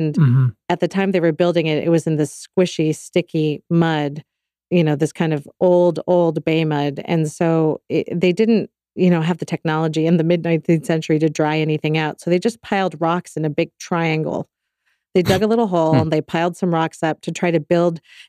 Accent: California, United States; And I grew up in the Bay Area. And so Foster City was this magical, fascinating land to me

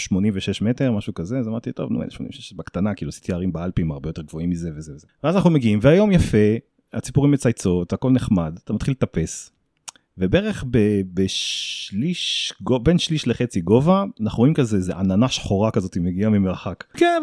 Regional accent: Karmiel, Northern District, Israel; also born or lived in Safed; אוקיי, בגדול אני בן 47. נולדתי בצפת, גדלתי בקרמיאל

